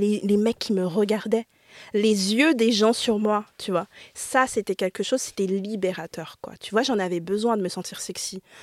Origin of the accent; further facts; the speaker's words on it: Île-de-France, France; Alors, j'ai grandi dans le 95, à côté d'Enghien-les-Bains. Je ne veux pas dire la ville spécifique.